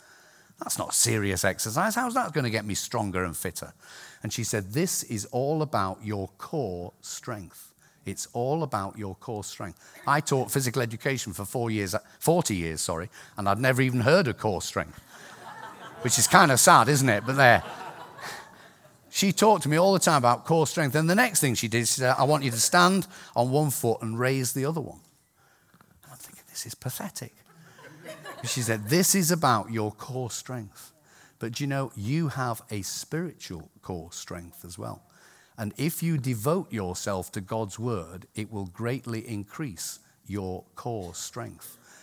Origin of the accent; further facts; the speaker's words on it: Scotland, United Kingdom; I tell jokes about Scots people all the time because I'm a Scot.